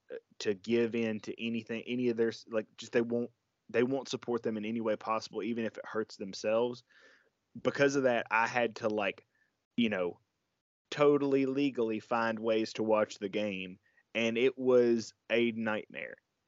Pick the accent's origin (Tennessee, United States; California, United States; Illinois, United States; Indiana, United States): Tennessee, United States; Memphis; born there; I was born in Memphis, I live near Memphis, you know.